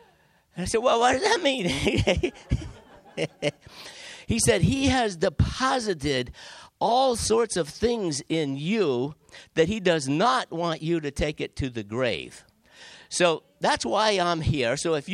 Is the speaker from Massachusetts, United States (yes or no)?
yes; New Bedford, Massachusetts, United States; I was born in the United States, but I'm of a French-Canadian heritage. All my great-grandparents and above came from there. I grew up in a small city of about 100,000 people in New Bedford, Massachusetts.